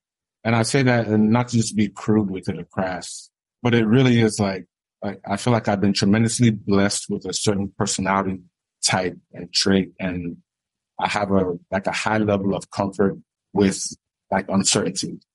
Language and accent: English; United States; now in Nigeria; Moved to Nigeria, got my Nigerian business school baptism of learning what Nigeria really is. Growing up in the States, you know, every time that we want to drink any like fizzy drink or we want to go to McDonald's